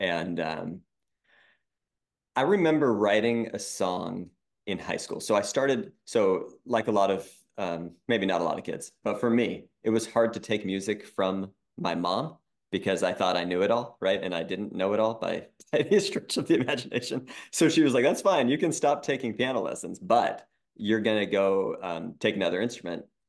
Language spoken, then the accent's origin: English; Juneau, Alaska, United States; now in Sitka, United States; So I was born and raised in Alaska, from Juneau originally. Now I live in Sitka.